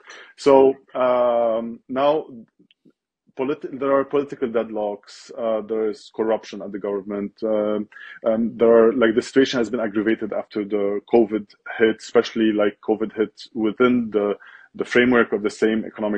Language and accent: English; Lebanon; moved away as an adult; I'm a pleb, a Lebanese pleb, born and raised in Lebanon, moved from Lebanon almost a decade ago.